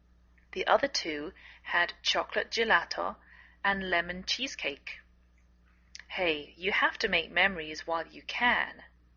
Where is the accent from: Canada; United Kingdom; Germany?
United Kingdom; England; now in United States